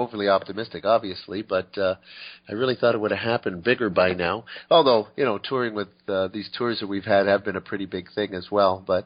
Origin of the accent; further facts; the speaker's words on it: Canada; like we said, we are Canadian, so we wanted to stick with some of our roots type thing.